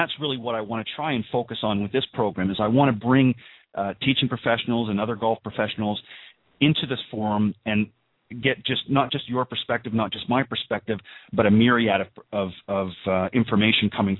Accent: Canada; now in Panama City Beach, United States; I'm originally from Canada. I moved down here to Panama City Beach probably about 7 or 8 years ago

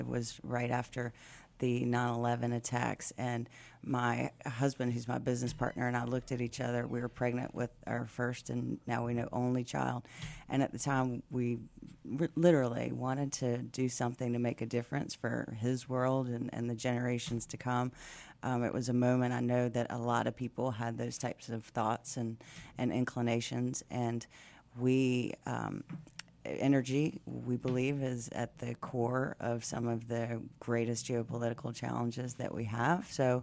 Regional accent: Lynchburg, Virginia, United States; now in North Carolina, United States; I grew up in Lynchburg, Virginia, so about 3 hours north of here, and I came here to attend NC State University and fell in love with the area and never left.

